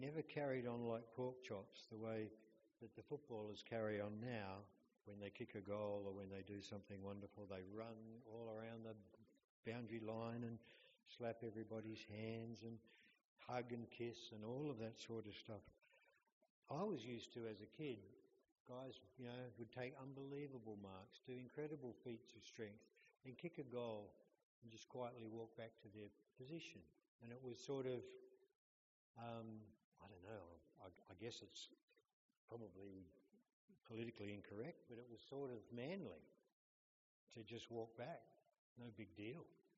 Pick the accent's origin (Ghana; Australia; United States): Australia; Western Australia; I'm West Australian, and so I follow the real big birds.